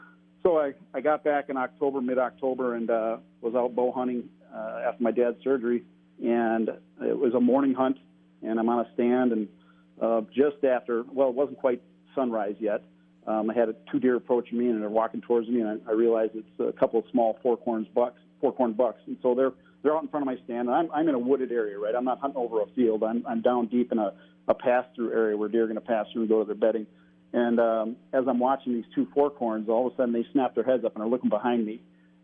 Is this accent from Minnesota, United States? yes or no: yes; Winona, Minnesota, United States; I am from Winona, originally, right down on the Mississippi River there, southeast corner.